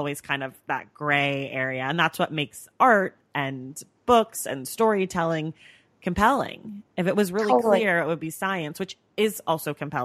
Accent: Oakland, California, United States; Right. I'm also from the Bay Area, and I also grew up as a dancer.

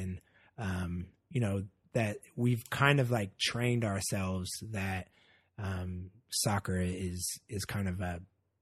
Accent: Oakland, California, United States; You and I grew up in Oakland. We never saw more than 10 people at a soccer game.

